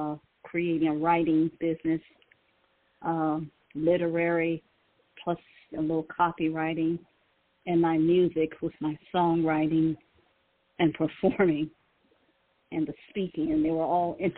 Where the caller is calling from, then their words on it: Cleveland, Ohio, United States; calling from Cleveland, Ohio.